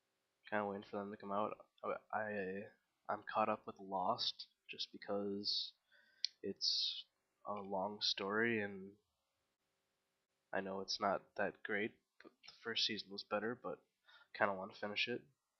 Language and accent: English; Minnesota, United States; Where are you from? Are you living there right now? I'm from Minnesota. I am living there right now. It's my dad's house.